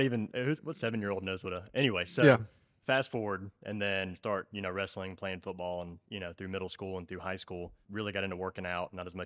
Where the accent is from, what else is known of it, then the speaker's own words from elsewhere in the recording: Huffman, Texas, United States; Growing up, so I grew up in Huffman. Parents got divorced when I was 5. We moved to an apartment complex in Huffman.